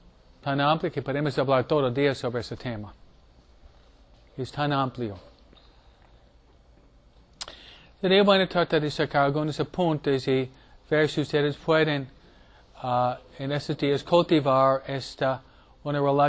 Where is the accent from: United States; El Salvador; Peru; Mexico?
United States; Detroit, Michigan; born there; Yo nací en Detroit, la ciudad de los autos.